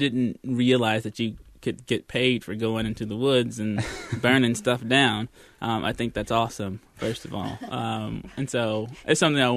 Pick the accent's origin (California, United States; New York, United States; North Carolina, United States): North Carolina, United States; I was born in North Carolina, and so I've lived here my whole life.